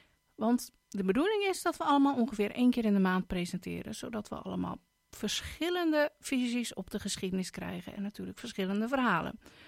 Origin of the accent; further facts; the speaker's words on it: Veenendaal, Utrecht, Netherlands; ik kom niet uit Renswoude. Ik kom echt uit Veenendaal. Daar weet ik het meeste van.